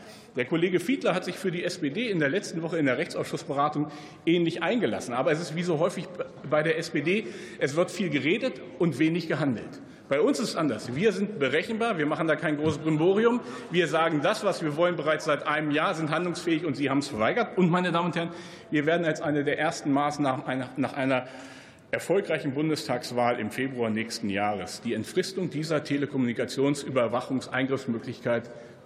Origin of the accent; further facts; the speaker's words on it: Lower Saxony, Germany; die Höfeordnung ist insbesondere auch in meinem Heimatland Niedersachsen eine wichtige erbschaftsrechtliche Regelung.